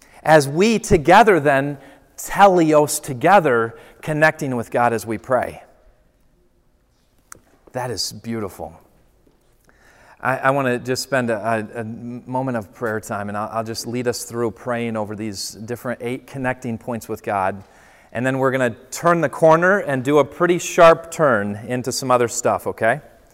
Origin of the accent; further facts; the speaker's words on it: England, United Kingdom; I'm English